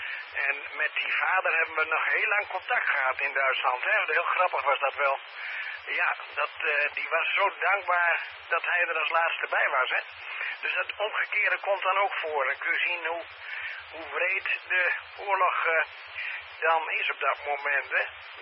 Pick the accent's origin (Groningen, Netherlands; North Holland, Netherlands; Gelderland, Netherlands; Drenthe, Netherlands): Drenthe, Netherlands; Assen; Want ik kwam uit Assen uiteindelijk.